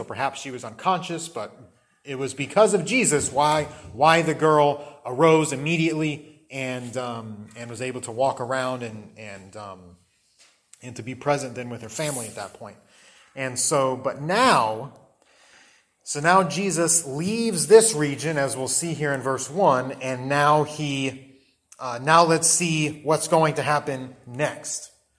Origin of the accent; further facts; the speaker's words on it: Florida, United States; also born or lived in Indianapolis, Indiana; I was born in Indianapolis, Indiana. I lived there until I was about 11, but ever since then, I've lived in Florida.